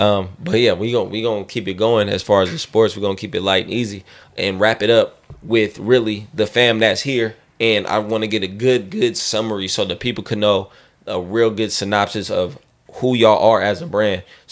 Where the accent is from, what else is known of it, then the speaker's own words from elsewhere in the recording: California, United States; Even though I'm a Bay Area Charger fan, I get a lot of flack. I like the Knicks, the Chargers. I grew up around Raiders and Niners, so I know how it is.